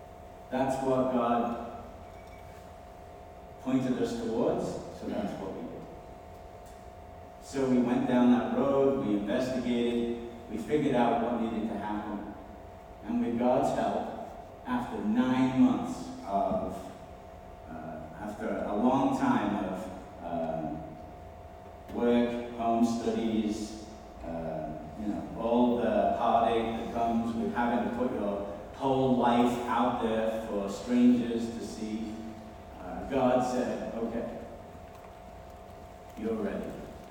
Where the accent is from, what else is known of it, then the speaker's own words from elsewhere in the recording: Liverpool, North West England, United Kingdom; I grew up in Liverpool, England.